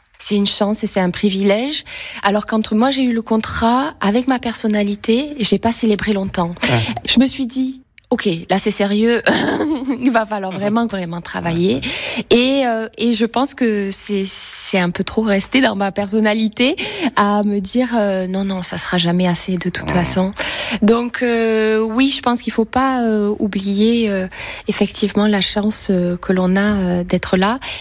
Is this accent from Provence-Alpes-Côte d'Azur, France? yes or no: no; Toulouse, Occitanie, France; danseuse demi-soliste au ballet du Capitole. Je suis toulousaine.